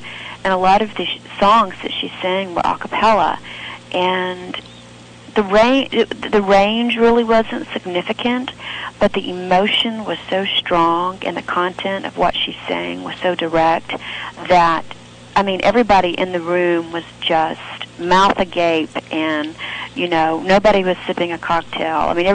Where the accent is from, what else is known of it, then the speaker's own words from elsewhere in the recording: Atlanta, Georgia, United States; You know, I grew up in Atlanta, Georgia, and music was very important in our household.